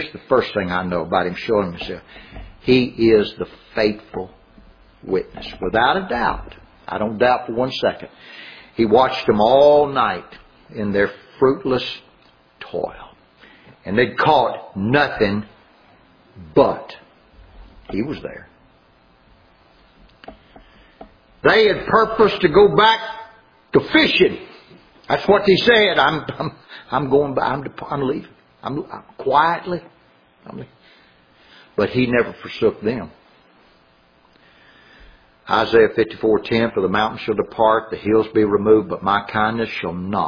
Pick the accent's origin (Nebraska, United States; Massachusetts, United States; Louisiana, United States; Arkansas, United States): Louisiana, United States; But I'm from Louisiana. And I can tell you this.